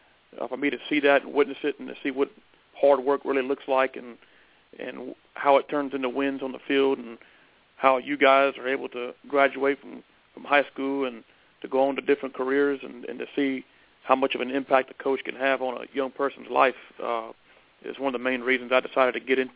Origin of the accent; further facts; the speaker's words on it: LaGrange, United States; when I was growing up around LaGrange